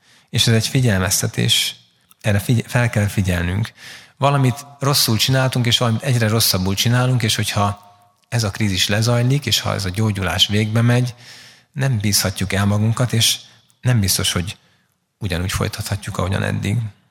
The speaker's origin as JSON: {"language": "Hungarian", "region": "Budapest", "country": "Hungary", "tie": "born or raised there", "said": "Én Kelenföldön nőttem föl, belső Kelenföldön konfirmáltam"}